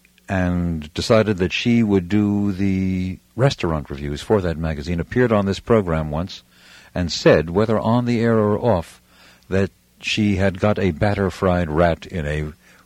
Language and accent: English; Brooklyn, New York, United States; The mothers of my acquaintance when I was a little boy growing up in Brooklyn used to be very concerned about snakes or bugs